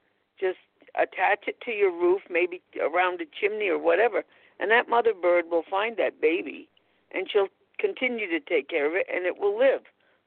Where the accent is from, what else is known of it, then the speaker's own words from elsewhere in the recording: Scotland, United Kingdom; I'm Scottish.